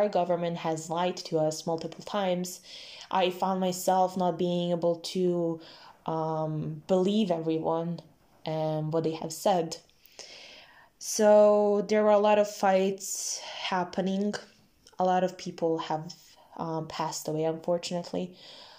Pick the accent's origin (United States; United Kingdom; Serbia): Serbia; I'm 18 years old, and I come from Serbia.